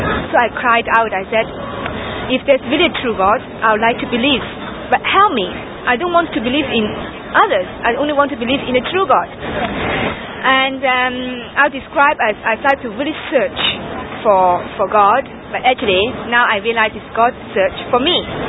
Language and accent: English; Hong Kong; English is a second language; I'm from Hong Kong. And when I was around the age of 15, at that time, I went to an English school to study in Hong Kong, and my English was so poor.